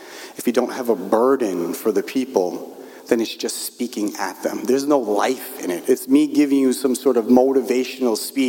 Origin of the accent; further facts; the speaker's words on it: Brooklyn, New York, United States; I'm from New York. He introduced me a little bit before, particularly if you're familiar with New York. I'm from Brooklyn.